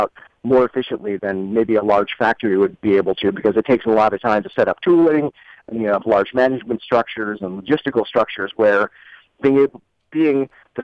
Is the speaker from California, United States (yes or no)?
yes; Alameda, California, United States; and then I got connected with another group in my hometown of Alameda